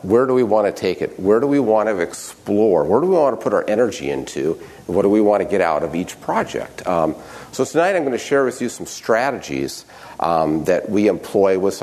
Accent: Nebraska, United States; Okay, I'm from Nebraska, and we're having the same issues that Texas is having right now

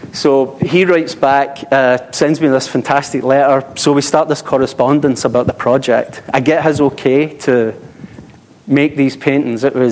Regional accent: Glasgow, Scotland, United Kingdom; now in New York, United States; kind of stunned coming from Glasgow, which I don't want to be down on where I'm from, but I thought I was moving from Glasgow to New York, bright lights, big city.

